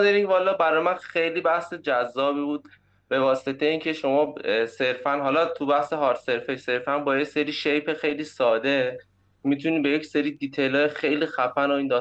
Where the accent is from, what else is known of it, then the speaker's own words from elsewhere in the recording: Isfahan, Iran; born there; من متولد 73 هستم، اصفهان.